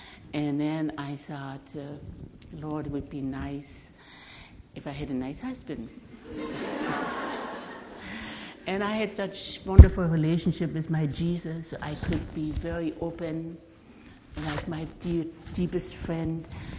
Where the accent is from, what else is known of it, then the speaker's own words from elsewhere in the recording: East Germany, Germany; moved away; he comes 30 miles from my hometown, from East Germany. He was raised 30 miles, and then he had fled East Germany 4 years before I did to study in West Germany.